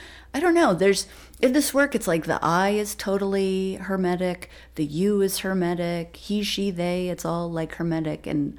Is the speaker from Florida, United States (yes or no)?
no; Poughkeepsie, New York, United States; I was born in Poughkeepsie. I know about that miracle suit. And... living in the Hudson Valley my whole life